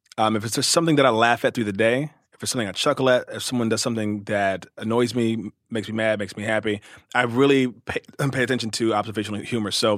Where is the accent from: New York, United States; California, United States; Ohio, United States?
Ohio, United States; Cincinnati; also born or lived in Louisville, United States; I was born in Louisville, Kentucky, and raised in Cincinnati, Ohio. So I was I'm raised in the Midwest, and my family's all from Kentucky and Tennessee.